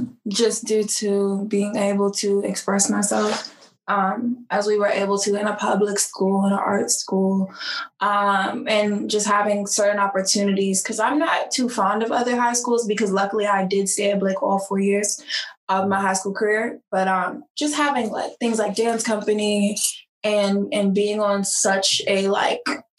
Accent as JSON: {"language": "English", "town": "Washington", "region": "District of Columbia", "country": "United States", "said": "because I'm originally from Washington, D.C."}